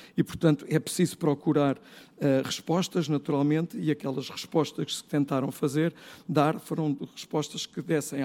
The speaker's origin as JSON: {"language": "Portuguese", "town": "Barreiro", "region": "Setúbal", "country": "Portugal", "said": "eu sou do Conselho do Barreiro"}